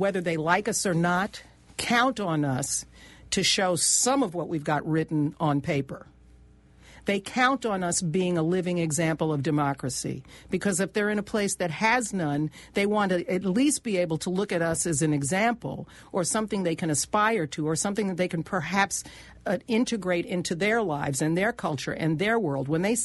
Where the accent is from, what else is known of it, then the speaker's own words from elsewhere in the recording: Bay Shore, New York, United States; I didn't have those issues growing up in Bayshore, Long Island, although I did go to a predominantly white school.